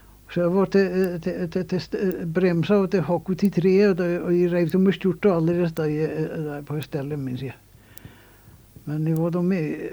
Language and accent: Swedish; Sälen, Dalarna County, Sweden; jag är från Selen och lite Trollstrand